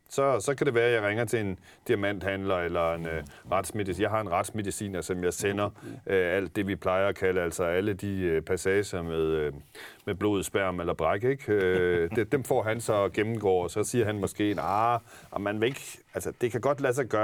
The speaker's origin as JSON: {"language": "Danish", "town": "Copenhagen", "region": "Capital Region of Denmark", "country": "Denmark", "said": "der trækker jeg jo på mine egne erfaringer som københavner"}